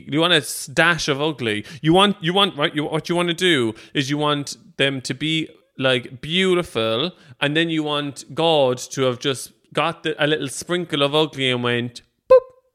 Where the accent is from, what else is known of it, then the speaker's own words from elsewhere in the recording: Cork, Munster, Ireland; Yeah. That's it.